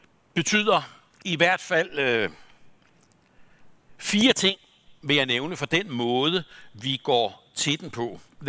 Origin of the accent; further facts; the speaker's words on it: Mårum, Capital Region of Denmark, Denmark; Han var som sagt præst for 120 år siden i Mårum på Nordsjælland, hvor jeg kommer fra.